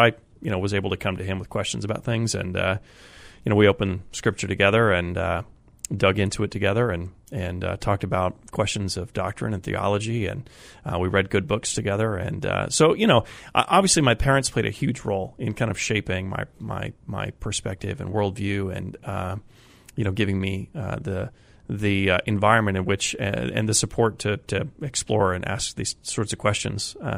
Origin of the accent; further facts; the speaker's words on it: Colorado, United States; moved away; I grew up in Colorado and, got to grow up running around all of the mountains there.